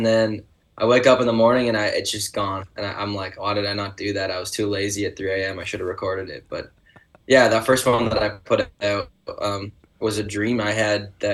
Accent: Mildmay, Ontario, Canada; Mild May, my hometown, is in Bruce County. I grew up in Bruce County, riding those roads

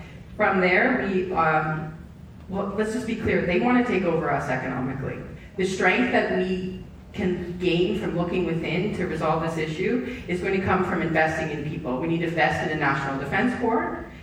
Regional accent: Canada; One thing that's great about being Canadian is that people love us.

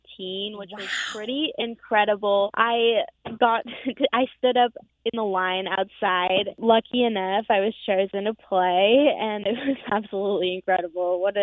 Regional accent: St. John's, Newfoundland and Labrador, Canada; now in Nashville, United States; I am from St. John's, Newfoundland.

